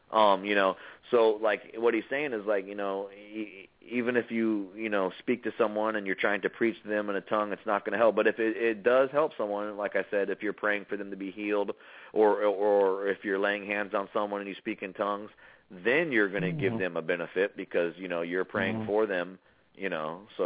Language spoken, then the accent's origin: English; United States; I'm from America, man. How can I speak in this language?